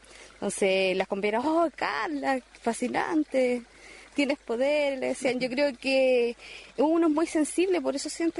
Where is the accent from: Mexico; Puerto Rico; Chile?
Chile; Batuco, Santiago Metropolitan; Yo soy de acá, de Batuco.